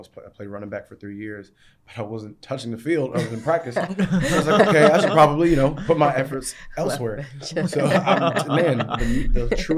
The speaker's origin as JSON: {"language": "English", "region": "Maryland", "country": "United States", "tie": "born or raised there", "also_born_or_lived": "England", "said": "it wasn't, like, a huge part of my upbringing in Maryland."}